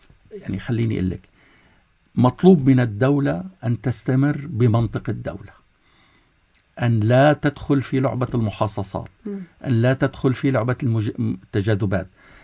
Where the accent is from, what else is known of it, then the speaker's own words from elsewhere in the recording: Lebanon; أنا لبناني، لا أنا لبناني هون أنا لبناني هون